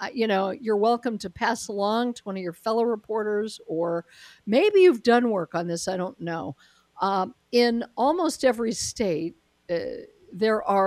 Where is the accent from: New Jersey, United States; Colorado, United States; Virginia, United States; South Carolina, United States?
Colorado, United States; but I'm formerly from Colorado. It's my home state.